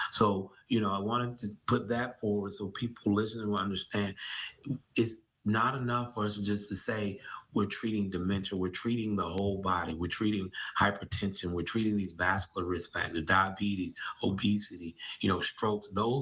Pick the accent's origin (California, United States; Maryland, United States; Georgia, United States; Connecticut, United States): Georgia, United States; Macon; So I'm from Macon, Georgia, country town, Macon, Georgia, right?